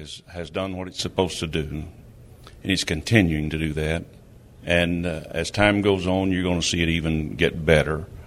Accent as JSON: {"language": "English", "region": "Arkansas", "country": "United States", "said": "from Arkansas"}